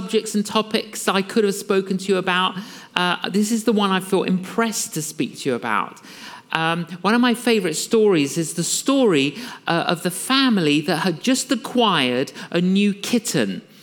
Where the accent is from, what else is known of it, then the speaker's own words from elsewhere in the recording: England, United Kingdom; okay, I'm from England